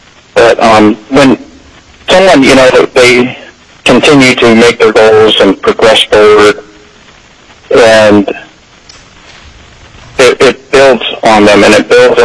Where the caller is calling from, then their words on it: Fairbanks, Alaska, United States; I'm calling from Fairbanks, Alaska.